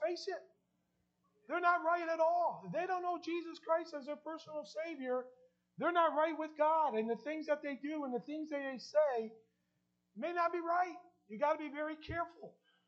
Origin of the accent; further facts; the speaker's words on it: New Jersey, United States; accent: New Jersey; sorry, my New Jersey accent, water.